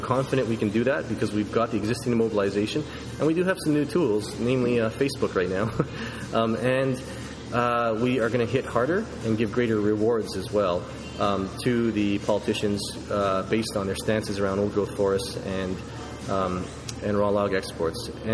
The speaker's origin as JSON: {"language": "English", "country": "Canada", "said": "I am not Stephen Harper, so I've never had problems with being Canadian per se there."}